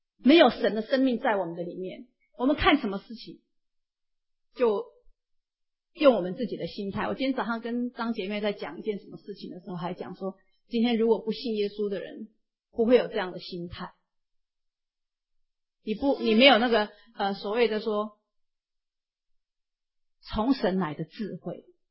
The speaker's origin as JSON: {"language": "Chinese", "country": "Taiwan", "said": "特别是我们从台湾来的人齁"}